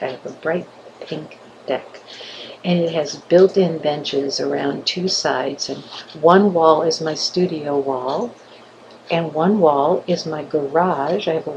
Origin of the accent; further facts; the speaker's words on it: Midwest, United States; now in Wilmington, United States; I grew up in the Midwest, where we knew from snow. I grew up learning how to drive on ice and snow.